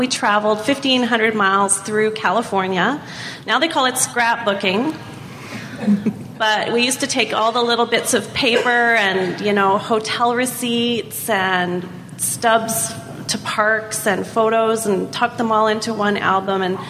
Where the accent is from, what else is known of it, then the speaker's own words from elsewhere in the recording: Vancouver, British Columbia, Canada; I'm from Vancouver, BC.